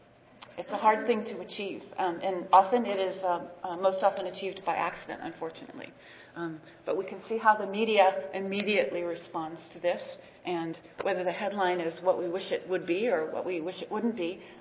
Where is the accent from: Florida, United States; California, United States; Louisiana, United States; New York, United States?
California, United States; Oakland; It is the one-year anniversary of Occupy Oakland. I'm from Oakland.